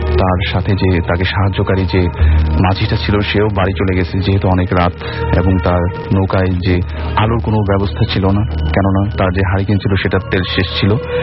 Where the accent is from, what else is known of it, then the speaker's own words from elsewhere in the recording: Dhaka, Dhaka Division, Bangladesh; আমি পুরান ঢাকা থেকে এসেছি।